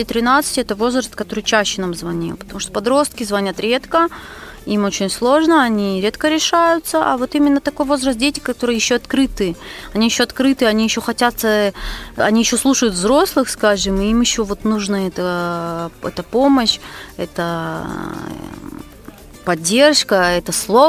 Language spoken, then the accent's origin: Russian; Siberia, Russia; now in Israel; Я когда в Израиле говорю, что я из Сибири